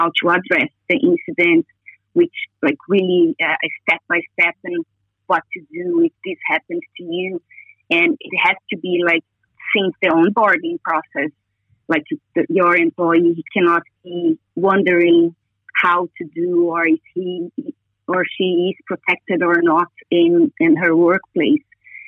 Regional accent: Brazil; And I told him, like, I am from Brazil.

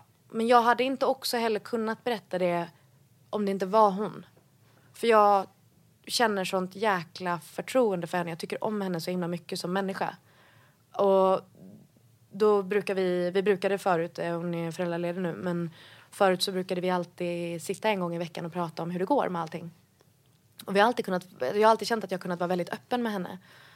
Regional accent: Gothenburg, Västra Götaland County, Sweden; Jag växte upp i Göteborg med min mamma och min storebror.

